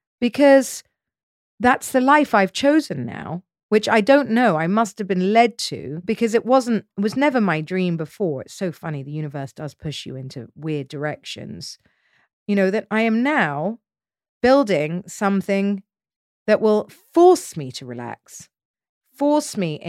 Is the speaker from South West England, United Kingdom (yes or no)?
yes; South West England, United Kingdom; I grew up in Dorset.